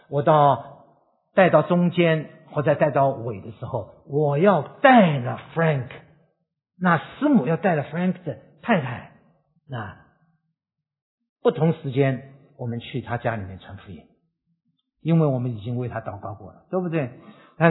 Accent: Shanghai, China; born there; accent: Jiangzhe; 我的国语不太好啊，因为我生在上海，所以我的国语啊，江浙口音很重。

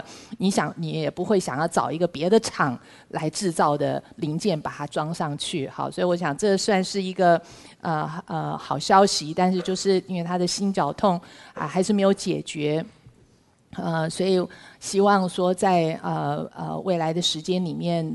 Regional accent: China; 我们中国人有没有这句话？吃什么补什么

